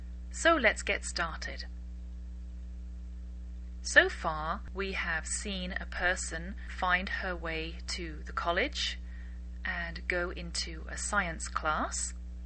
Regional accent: England, United Kingdom; I'm English, and I bring you A Cup of English 4 times a week.

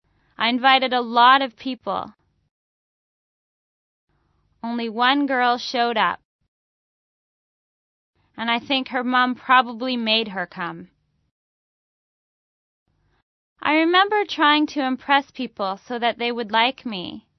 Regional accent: United States; Even though I do not live in New York, and thankfully I did not lose anyone in the attacks, as an American, it still hurts to see the tragedy.

